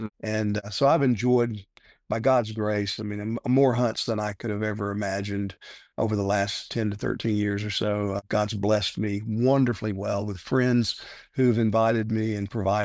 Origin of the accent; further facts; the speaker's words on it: Texas, United States; I grew up in Texas and I'd always heard about it, never thought I'd set foot on it.